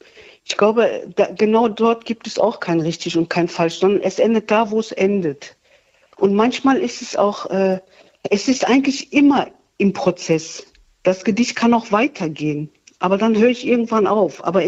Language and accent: German; Duisburg, North Rhine-Westphalia, Germany; Ich bin ja aus Duisburg und das ist sehr nett und ich finde das schön.